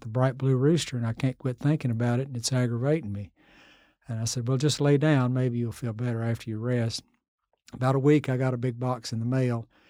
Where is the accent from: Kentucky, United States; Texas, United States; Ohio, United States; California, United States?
Kentucky, United States; I grew up in Jackson County. And if you, Eastern Kentucky, I can tell sometimes people are from different counties.